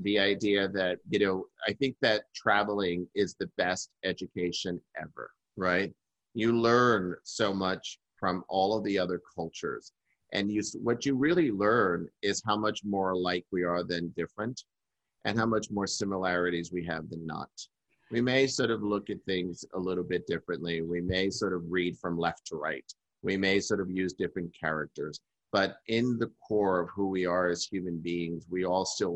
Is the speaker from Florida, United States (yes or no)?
no; New York, United States; I was born and raised in New York.